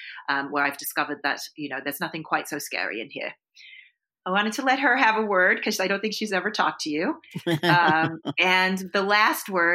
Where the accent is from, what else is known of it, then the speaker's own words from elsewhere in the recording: England, United Kingdom; I have to tell you, as an English woman, we are not reared to sort of, you know, think deeply about ourselves and our feelings, per se.